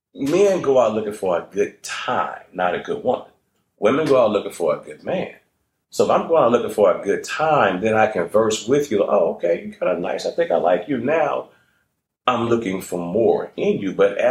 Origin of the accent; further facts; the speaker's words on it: St. Louis, Missouri, United States; now in Dallas, United States; I'm a podiatrist. I'm originally from St. Louis, and I've been in Dallas about 3 years now.